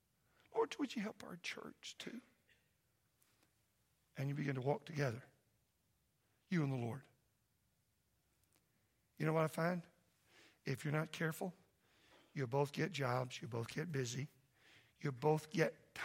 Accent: Oklahoma, United States; I grew up in Oklahoma, and I love this because at my house, we only had Friday night meals together.

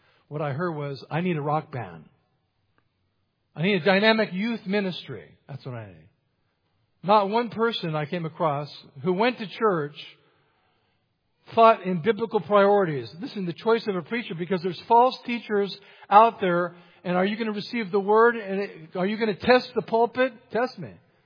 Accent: California, United States; well, I've been here 29 years, but I'm from California.

